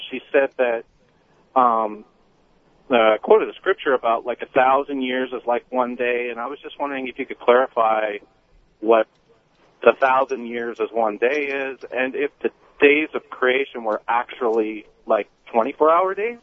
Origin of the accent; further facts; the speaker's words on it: Albany, Oregon, United States; from Albany, but I drive truck for a living.